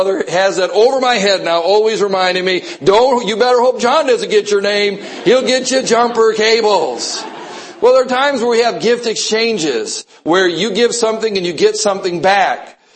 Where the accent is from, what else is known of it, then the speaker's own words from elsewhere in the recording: Wisconsin, United States; I grew up in Wisconsin. That's where my family, on my side of the family, they all still live up near Green Bay is where they all reside currently.